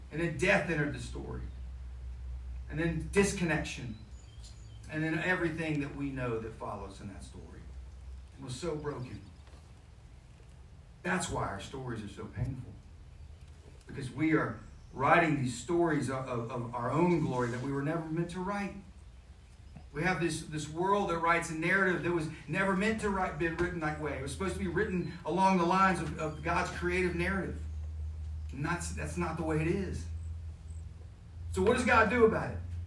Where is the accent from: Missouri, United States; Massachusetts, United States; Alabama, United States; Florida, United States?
Florida, United States; And I grew up in Florida, right? You see Jaws and you're from Florida, you don't get in the ocean for about 6 more years.